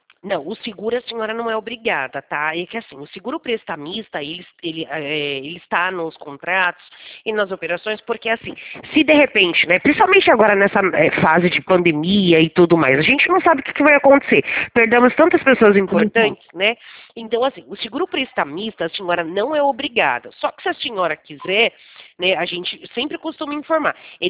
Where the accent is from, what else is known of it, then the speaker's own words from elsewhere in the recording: Americana, São Paulo, Brazil; Eu sou da cidade de Americana, interior de São Paulo, e eu falo da Central do Santander.